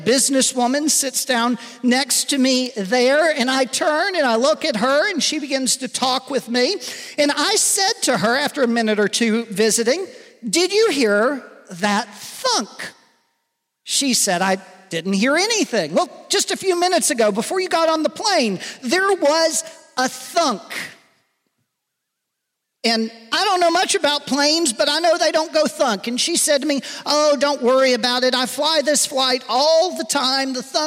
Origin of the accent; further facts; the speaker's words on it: Atlanta, Georgia, United States; I grew up in Atlanta, Georgia. My grandparents were in Memphis, Tennessee.